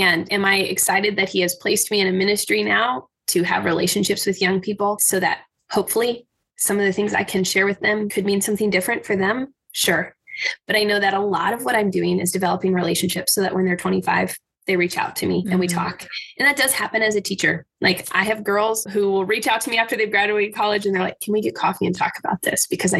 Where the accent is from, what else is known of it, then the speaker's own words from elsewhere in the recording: Midwest, United States; a combination of the fact that I grew up in the Midwest